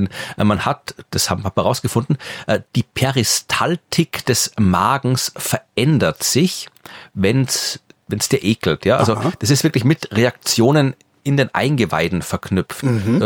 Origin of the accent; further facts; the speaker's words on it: Furth bei Göttweig, Lower Austria, Austria; now in Vienna, Austria; aufgewachsen bin ich aber in Furt bei Göttweig auf der nördlichen Donauseite.